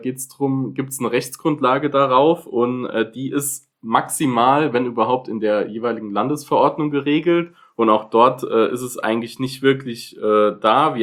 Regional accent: Neunkirchen, Saarland, Germany; aus meiner Heimatstadt, das möchte ich auch mal positiv erwähnen, in Neunkirchen im Saarland

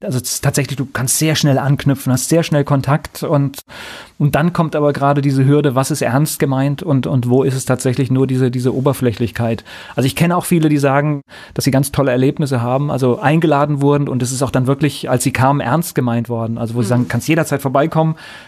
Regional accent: Germany; Als Deutscher steht man da manchmal fassungslos und sagt, das würde ich mich jetzt gar nicht trauen zu sagen

